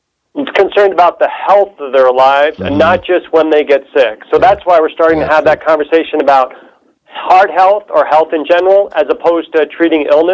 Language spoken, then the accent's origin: English; New Jersey, United States; I'm a Northern New Jersey, Morris County boy, about 60 miles outside of New York City.